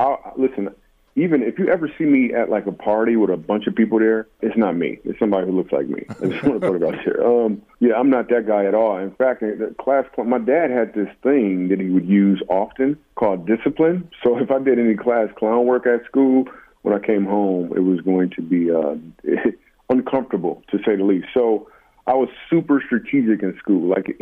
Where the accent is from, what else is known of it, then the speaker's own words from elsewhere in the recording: Grand Rapids, Michigan, United States; I grew up in Grand Rapids, Michigan.